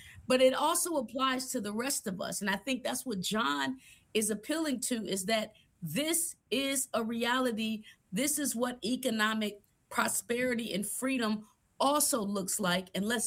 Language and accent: English; Illinois, United States; And I'm from Illinois, so I'll be yelling y'all.